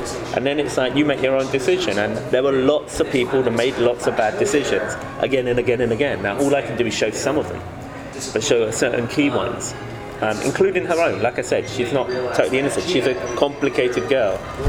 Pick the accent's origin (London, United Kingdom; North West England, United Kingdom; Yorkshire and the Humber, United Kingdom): London, United Kingdom; Hackney; I'm from North London. I'm from Hackney originally, and I live in North London still.